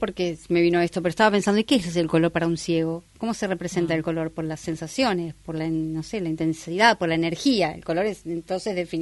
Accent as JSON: {"language": "Spanish", "region": "Aguascalientes", "country": "Mexico", "moved": "yes", "lives_now": "Buenos Aires, Argentina", "said": "Yo soy de Aguas Calientes, pero vivo en Buenos Aires hace 30 años."}